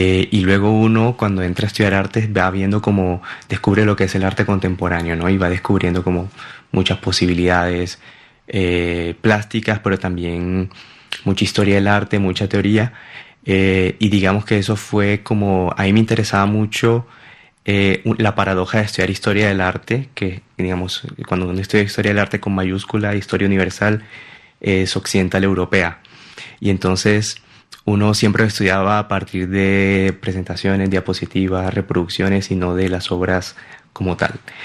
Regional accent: Colombia; como colombiano, digamos, no soy ajeno a este tema de la guerra

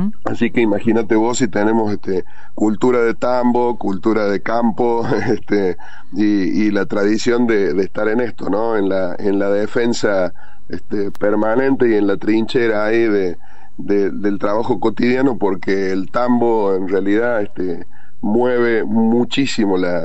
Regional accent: Córdoba, Argentina; accent: Cordoban tonada; yo soy un cordobés, un muy cordobés, lo vas a notar en la tonada

